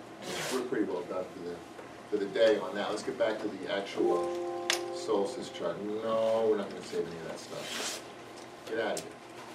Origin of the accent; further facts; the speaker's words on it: New York City, New York, United States; And as a child, we all grew up with him growing up across the river. So as a New Yorker, you know, we knew about this guy our entire lives.